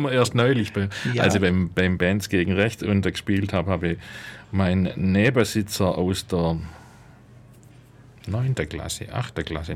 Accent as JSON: {"language": "German", "town": "Ulm", "region": "Baden-Württemberg", "country": "Germany", "tie": "born or raised there", "said": "Ich bin in Ulm geboren und aufgewachsen, war eigentlich nur ein paar Jahre aus Ulm weg zum Studieren und kam dann wieder nach Ulm"}